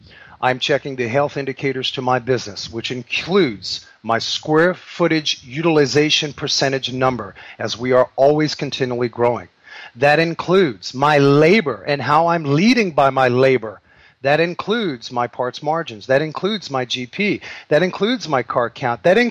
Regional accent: New York City, New York, United States; I grew up in New York City in Harlem in a drug-infested heroin neighborhood

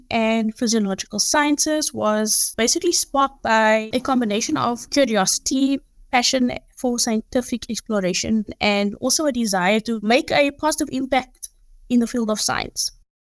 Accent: Grassy Park, Western Cape, South Africa; I grew up in Grassy Park in a very close-knit community.

